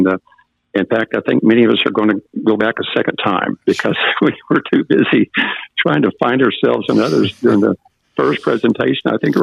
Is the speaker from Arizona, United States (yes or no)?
no; Oklahoma, United States; I was born and raised in Oklahoma, and I just had no idea this went on.